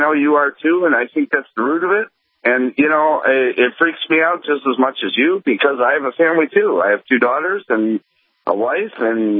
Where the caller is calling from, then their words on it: Michigan, United States; I'm calling from Michigan.